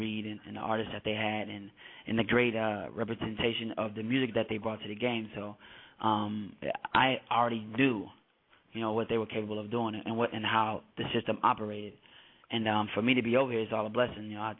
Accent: Hawkinsville, Georgia, United States; I'm originally from this small town south of Atlanta called Hawkinsville, Georgia. Population of about maybe 1,000 people. Maybe.

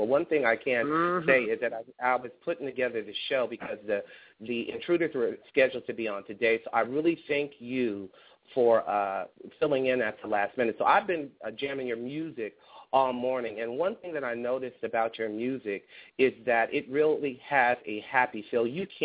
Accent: Gulfport, Mississippi, United States; And my family is, I'm from Gulfport, Mississippi, and so whenever my aunts and my mom go back.

